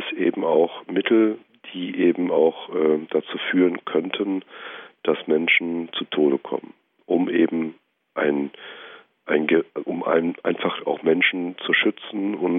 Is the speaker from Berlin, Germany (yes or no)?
yes; Berlin, Germany; ich komme hier aus Berlin